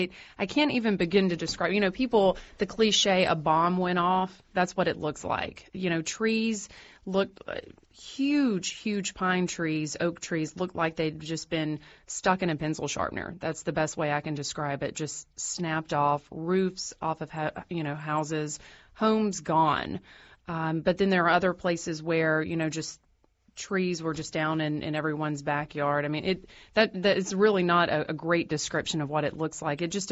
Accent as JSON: {"language": "English", "region": "Alabama", "country": "United States", "tie": "born or raised there", "said": "It's growing up in Alabama, I'm used to tornadoes."}